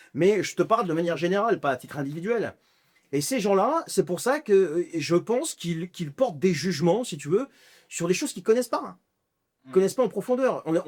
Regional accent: Lebanon; Moi, en tant que Libanais, je suis partagé entre les deux.

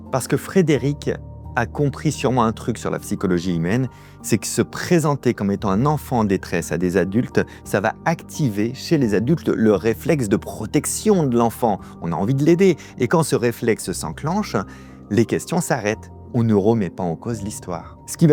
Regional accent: Pays de la Loire, France; c'est un petit village pas très loin de chez moi, en Vendée

